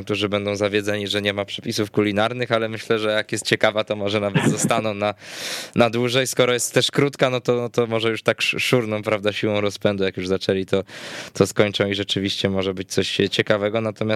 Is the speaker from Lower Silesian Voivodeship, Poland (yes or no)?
no; Ząbki, Masovian Voivodeship, Poland; jestem z Ząbek i na te mecze Dolkanu chodziłem